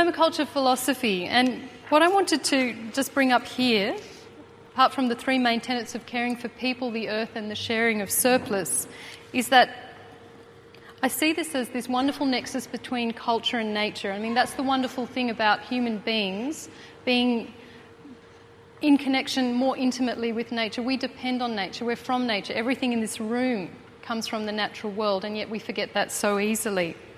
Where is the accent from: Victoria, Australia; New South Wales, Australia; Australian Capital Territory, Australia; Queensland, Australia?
Australian Capital Territory, Australia; Yarralumla; The home of our growing up in Yarralumla was planted with an orchard and huge vegetable garden.